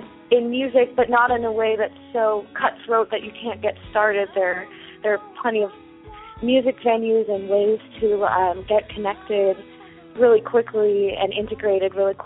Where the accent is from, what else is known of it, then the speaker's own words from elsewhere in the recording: California, United States; Like, I'm from the Bay Area, but I went to college.